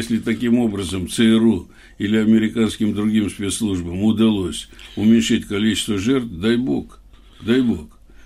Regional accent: Tbilisi, Georgia; потому что действительно я тбилисец

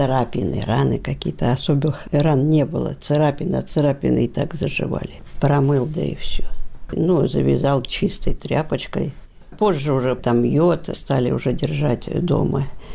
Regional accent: Milenino, Kursk Oblast, Russia; Я родилась в Курской области Фатежского района, село Миленино.

